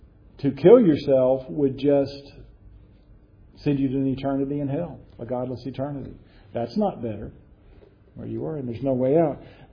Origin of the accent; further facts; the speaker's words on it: Texas, United States; I grew up in West Texas, so they actually had ads for oil wells